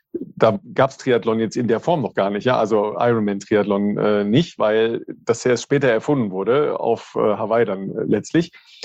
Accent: North Rhine-Westphalia, Germany; in meiner Heimat, im nördlichen Ruhrgebiet

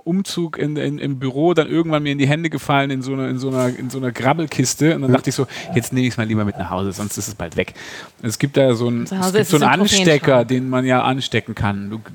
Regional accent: Baden-Württemberg, Germany; Zweitens bin ich Schwabe.

